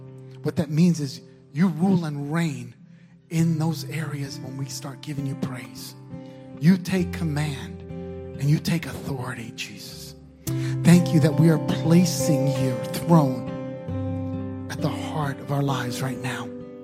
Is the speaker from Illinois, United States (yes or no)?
no; New Jersey, United States; now in Nashville, United States; I grew up in New Jersey, was my home for all my life, pretty much.